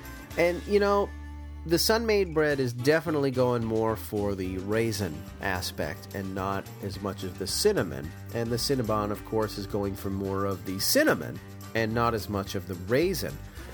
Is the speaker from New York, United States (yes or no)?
no; Massachusetts, United States; I grew up in New England. I grew up in a little town about 20 miles south of Boston. And I was very close to Plymouth.